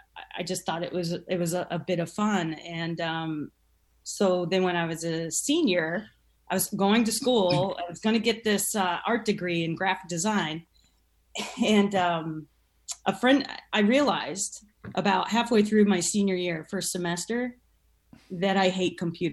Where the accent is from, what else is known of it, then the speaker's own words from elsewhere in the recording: Peoria, Illinois, United States; because I'm from Peoria, Illinois, and I mean, Hollywood might as well have been Mars, you know?